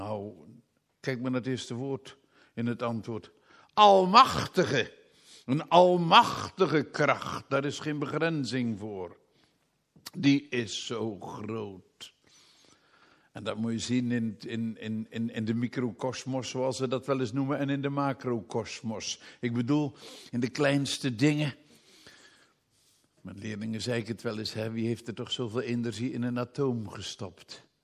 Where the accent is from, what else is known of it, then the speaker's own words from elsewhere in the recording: Rilland, Zeeland, Netherlands; Ik herinner me dat ik als kind hier in Rilland over de hoofdweg liep.